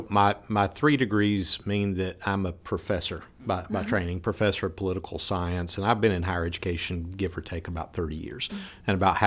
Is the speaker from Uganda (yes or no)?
no; Waynesville, North Carolina, United States; Okay, so I grew up in the mountains of North Carolina in a little town called Waynesville. And my entire childhood was there until I went off to college